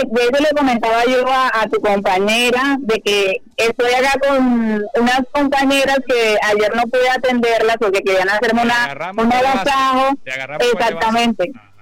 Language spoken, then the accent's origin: Spanish; Cartagena, Bolívar, Colombia; born there; yo nací en la ciudad de Cartagena.